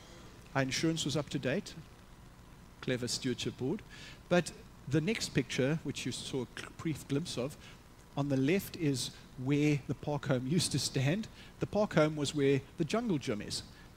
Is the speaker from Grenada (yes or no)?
no; South Africa; We didn't care what the banner said. We're South African. It's free.